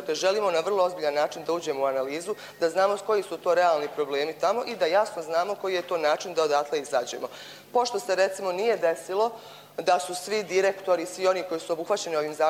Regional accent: Teslić, Republika Srpska, Bosnia & Herzegovina; vezana za sve ono što se dešava na teritoriji Tesića, ali to je moj rodni grad

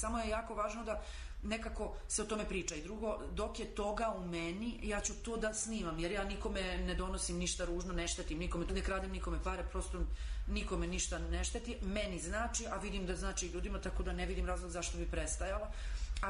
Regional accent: Bosnia & Herzegovina; moved away; Ja sam recimo živjela ranije u Bosni. Ja sam se preselila, možda je to i bila neka inicijalna kapisla, ja sam se preselila, došla sam sa porodicom iz Bosne davno pre rata

